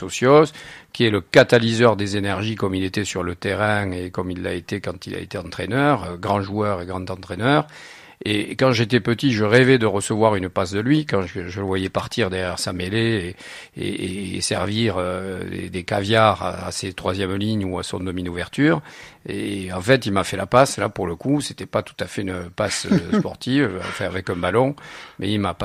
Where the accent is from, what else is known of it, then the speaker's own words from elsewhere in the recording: Narbonne, Occitanie, France; now in Paris, France; des gens qui s'étonnent d'entendre mon accent, malgré 40 ans passés à Paris. Je dis, mais ça, c'est terminé. C'est mon accent, fini. C'est ma ville, c'est Narbonne. Je suis au barreau de Paris, mais je suis Narbonnais avant tout.